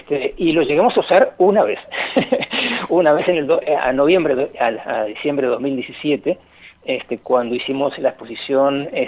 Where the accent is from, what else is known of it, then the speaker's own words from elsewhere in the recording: Montevideo, Uruguay; Somos privilegiados montevideanos